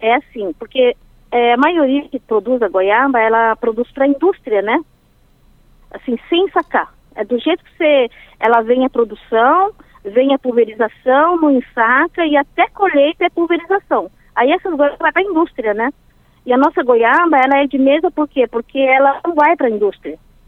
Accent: Carlópolis, Paraná, Brazil; born there; nasci em Carlópolis, né? Meu pai são descendentes japoneses e eu nasci em Carlópolis. Carlópolis é uma cidade pequena que ela está situada mais para o norte do Paraná, assim, na divisa de São Paulo já

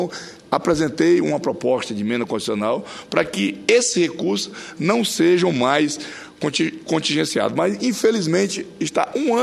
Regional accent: Acre, Brazil; Eu sou do Acre, um estado que faz fronteira com o Peru e a Bolívia

